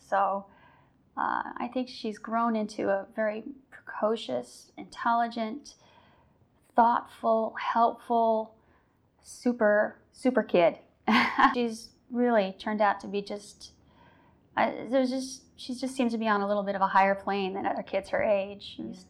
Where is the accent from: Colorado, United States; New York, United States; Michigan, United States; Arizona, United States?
Colorado, United States; Colorado Springs; I'm from Colorado Springs, Colorado.